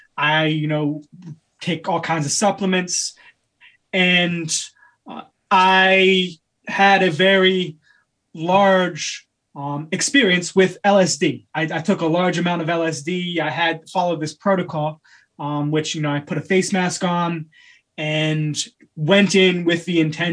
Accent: New Jersey, United States; Yeah, I was born in Bridgeton, New Jersey. Grew up outside of Philadelphia, dirty, relatively poor neighborhood.

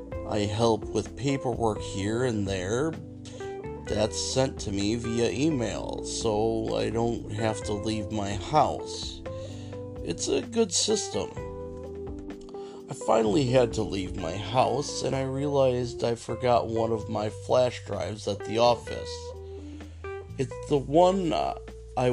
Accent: Ohio, United States; born there; I'm half Mexican, half white. I was born in Ohio, and my parents were born in Ohio, regardless of me being of Mexican descent, and that I was born here in America.

